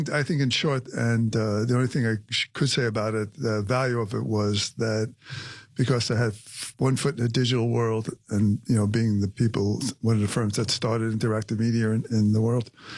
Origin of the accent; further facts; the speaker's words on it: Brooklyn, New York, United States; East Flatbush, born and bred in Brooklyn, right?